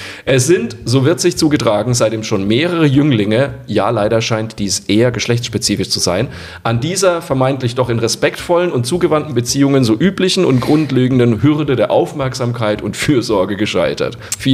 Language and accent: German; Southern Germany, Germany; ich komme ja aus Süddeutschland